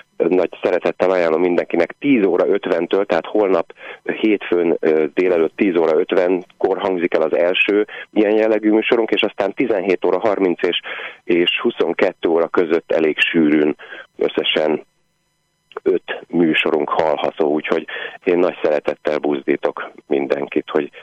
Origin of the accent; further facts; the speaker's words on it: Pest, Hungary; én magam a Pilisben nőttem föl, tehát nekünk az erdő szélén volt a házunk gyerekkoromban